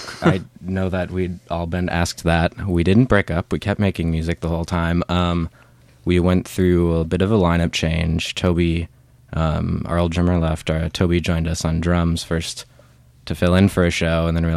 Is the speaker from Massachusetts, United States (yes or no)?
no; New Ulm, Minnesota, United States; I'm from New Ulm, Minnesota, as is Sanjeev.